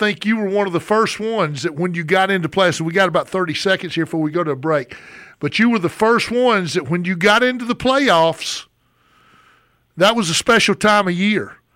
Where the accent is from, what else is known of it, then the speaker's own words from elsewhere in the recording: Sylacauga, Alabama, United States; In 1997, I grew up in Sylacauga, Alabama.